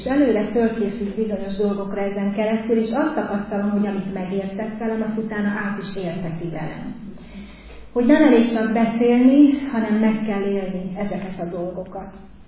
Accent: Kunszentmiklós, Bács-Kiskun, Hungary; now in Budapest, Hungary; én Kunszent Miklósi származású vagyok, de 13 éve költöztünk föl a hugommal ide Budapestre

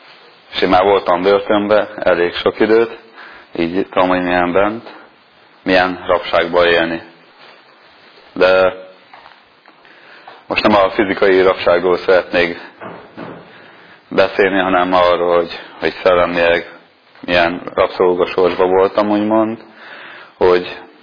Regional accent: Kecskemét, Bács-Kiskun, Hungary; Kecskeméti vagyok, és így Kecskemétre átkerültem egy másik városba, gimnáziumba

